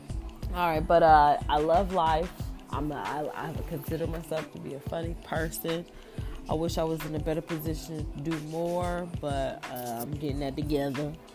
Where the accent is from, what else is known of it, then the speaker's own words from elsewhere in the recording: Mississippi, United States; But I'm from Mississippi, so I don't have like a strong country accent. Sometimes it kicks in, you know, and I'm like, damn, I'm country than a motherfucker.